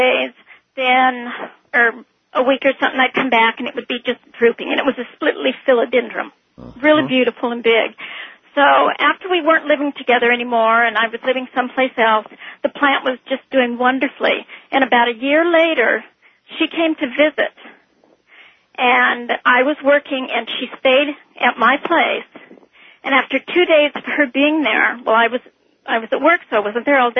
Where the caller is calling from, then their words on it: Willow Creek, California, United States; also born or lived in San Francisco; I'm calling from Willow Creek, California.